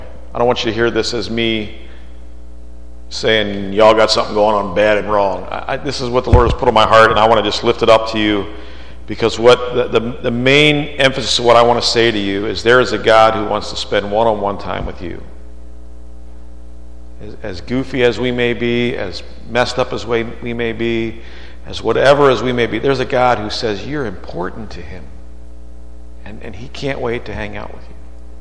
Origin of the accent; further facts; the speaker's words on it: Baltimore, Maryland, United States; I grew up in Baltimore. We could barely put three sentences in a row correctly. If we did, the city stopped for a moment of silence.